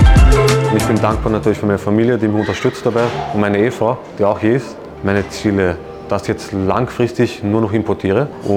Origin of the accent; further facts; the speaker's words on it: Austria; Ich komme aus Österreich